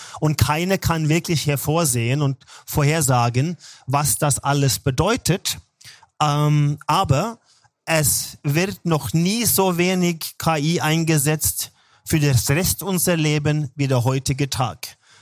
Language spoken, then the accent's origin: German; Norway; German is a second language; Und als Norweger finde ich die deutsche Sprache sehr mächtig und schön